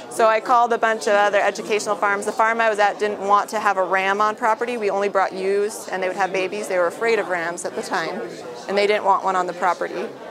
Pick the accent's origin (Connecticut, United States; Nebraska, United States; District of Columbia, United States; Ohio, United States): Connecticut, United States; South Glastonbury; also born or lived in Monterey, California; I'm originally from South Glastonbury, and I had married an Army guy, and we ended up out in Monterey, California.